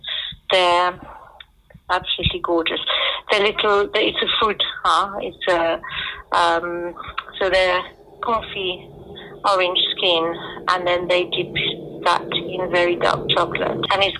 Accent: Montpellier, Occitania, France; also born or lived in Lyon; So my hometown is Montpellier.

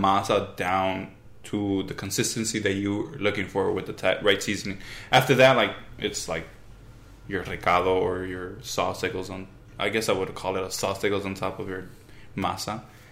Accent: Los Angeles, California, United States; I'm from South Central, and there's a lot of food banks in South Central.

